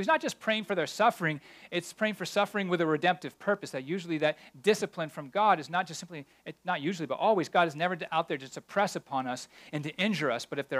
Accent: United States; I just call him Baal because I'm American.

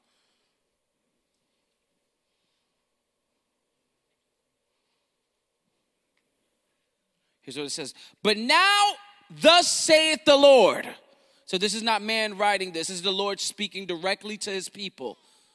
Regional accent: New York, United States; now in Philadelphia, United States; I'm not from Philadelphia, even though I live in Philadelphia. I'm from New York.

